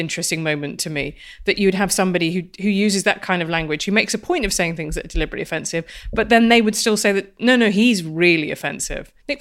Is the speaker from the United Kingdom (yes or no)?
yes; England, United Kingdom; accent: English; Here I live in England, as you can tell from my accent.